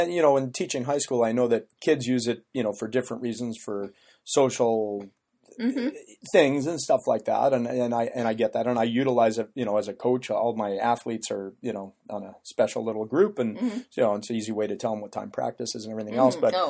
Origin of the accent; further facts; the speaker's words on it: California, United States; I've been able to reconnect with, you know, kids that I grew up with in California